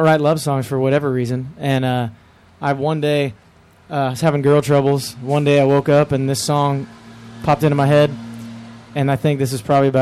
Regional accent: Texas, United States; And I think, you know, growing up in Texas and seeing how many Texas acts that build huge followings

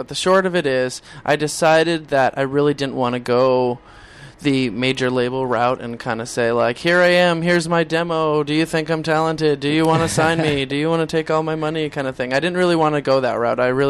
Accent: East Coast, United States; Like, I'm from the East Coast

